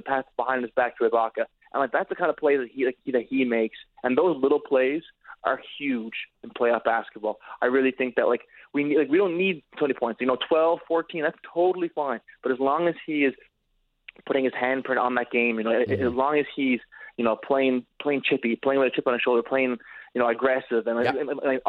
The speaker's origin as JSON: {"language": "English", "country": "Canada", "said": "I am Canadian"}